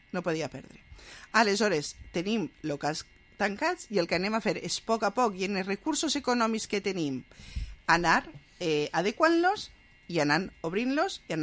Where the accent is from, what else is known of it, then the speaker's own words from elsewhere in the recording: Valencian Community, Spain; first language Valencian; Jo, la meua llengua materna és el valencià. La meua llengua és el valencià, vaig a defensar-lo sempre.